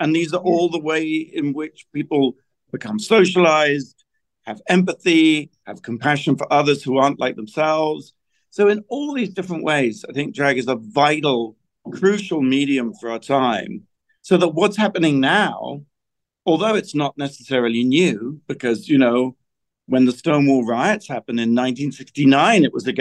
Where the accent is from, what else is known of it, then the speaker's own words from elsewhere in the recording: United Kingdom; which is so often, being British, something that I grew, you know, we always like feeling.